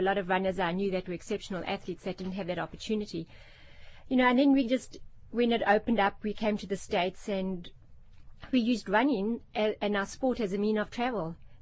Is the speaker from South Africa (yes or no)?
yes; South Africa; I grew up in apartheid in South Africa. We didn't come from a political family.